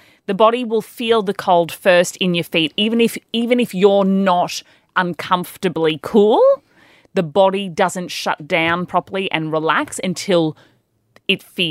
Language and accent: English; France; As a French woman, I would say it's IKEA. Yeah. IKEA. That's how the French say it.